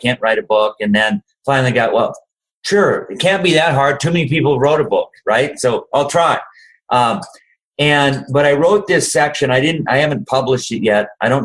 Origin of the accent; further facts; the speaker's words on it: North Dakota, United States; Let's embrace the fact we're from North Dakota.